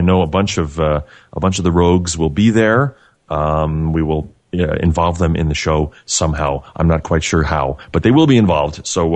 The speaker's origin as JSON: {"language": "English", "town": "Bethlehem", "region": "Pennsylvania", "country": "United States", "tie": "born or raised there", "said": "This is taking place right here in my hometown, Bethlehem, Pennsylvania."}